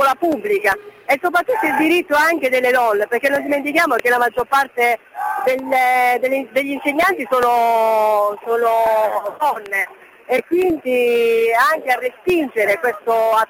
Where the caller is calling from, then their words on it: Calabria, Italy; Dalla provincia di Cosenza.